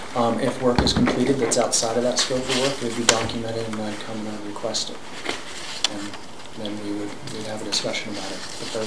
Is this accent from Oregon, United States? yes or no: yes; Bend, Oregon, United States; also born or lived in Eugene / Denver; One other thing that I do think is important is I'm from Bend. I was born and raised here. I ended up going to school in Eugene and then to Denver.